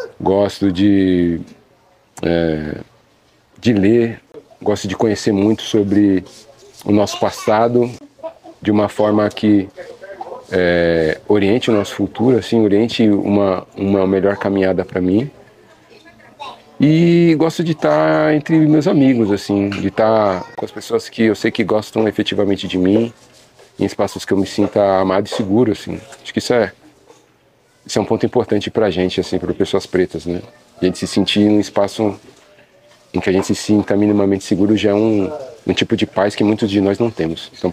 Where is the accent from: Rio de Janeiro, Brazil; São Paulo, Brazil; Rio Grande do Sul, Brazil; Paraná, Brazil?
São Paulo, Brazil; Santos; born there; also born or lived in Guarujá; Eu nasci em Santos, minha família toda, ela é de Santos. Meu bisavô, enfim, chegou, ele é cabo-verdiano, chegou em Santos. Então, toda a nossa trajetória foi na cidade. Mas vivi parte da minha primeira infância, até os 5 anos, em Vicente